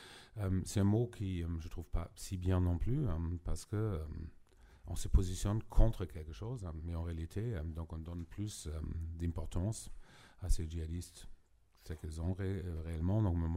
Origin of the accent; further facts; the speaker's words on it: Germany; Donc, je suis allemand, donc pas toujours très diplomate, mais relativement direct, avec mes côtés arabes aussi.